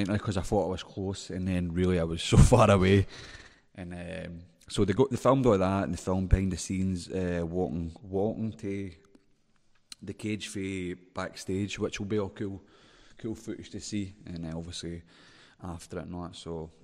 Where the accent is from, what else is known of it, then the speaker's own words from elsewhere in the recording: Holytown, Scotland, United Kingdom; They've got me a bit feel like we grew up in Holytown